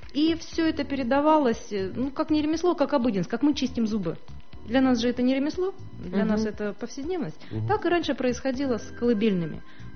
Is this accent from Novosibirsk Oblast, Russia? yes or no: yes; Novosibirsk, Novosibirsk Oblast, Russia; Я родилась в Новосибирске. Так. Я коренная сибирячка.